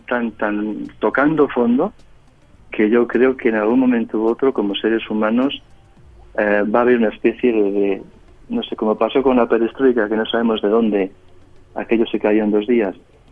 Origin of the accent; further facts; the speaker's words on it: Basque Country, Spain; Claro que yo soy vasco, hablo vasco y mi cultura y la defiendo